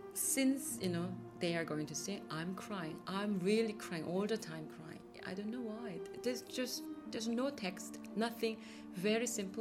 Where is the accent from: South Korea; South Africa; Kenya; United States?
South Korea; Even I'm from South Korea, so it's not that far